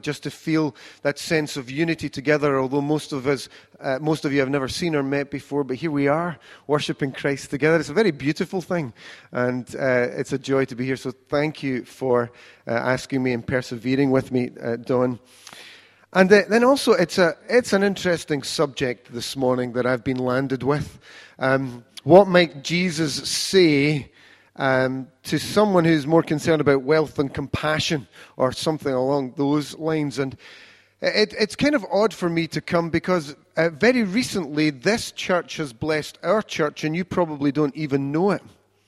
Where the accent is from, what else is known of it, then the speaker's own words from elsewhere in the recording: East Kilbride, Scotland, United Kingdom; So I was brought up in East Kilbride and fortunate enough to have a life of relative privilege.